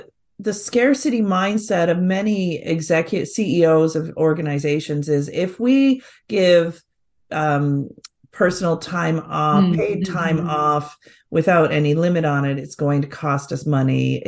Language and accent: English; Canada; I'm from Canada.